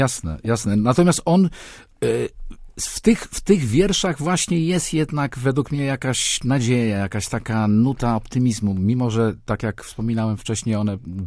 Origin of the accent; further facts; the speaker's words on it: Warsaw, Masovian Voivodeship, Poland; Ja właśnie się wychowałem na Czerniakowie, stamtąd pochodzę.